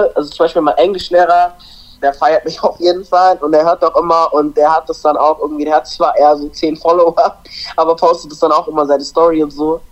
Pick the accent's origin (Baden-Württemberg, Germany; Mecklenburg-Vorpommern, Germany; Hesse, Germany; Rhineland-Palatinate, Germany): Rhineland-Palatinate, Germany; Mainz; also aus dem Bezirk, wo ich herkomme, also Mainz, aus Wiesbaden